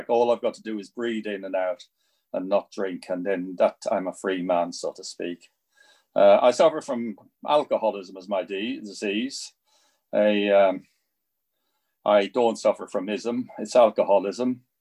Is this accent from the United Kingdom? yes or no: no; Wexford, Leinster, Ireland; also born or lived in Dublin; As I was saying earlier, I come from Wexford, and I kind of went off to Dublin when I was 17.